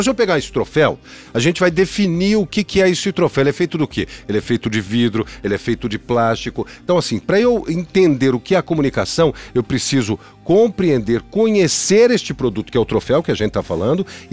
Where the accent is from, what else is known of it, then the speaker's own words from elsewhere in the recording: São Paulo, Brazil; sou de São Paulo, nascido em São Paulo.